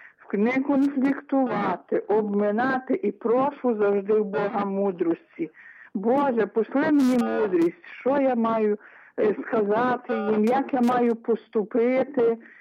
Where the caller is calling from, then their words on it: Ternopil Oblast, Ukraine; Тернопільщина.